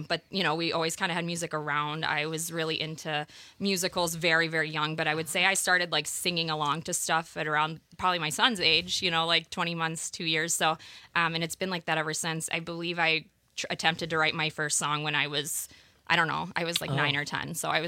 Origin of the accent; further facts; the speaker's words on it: Scotland, United Kingdom; born there; I was born in Scotland.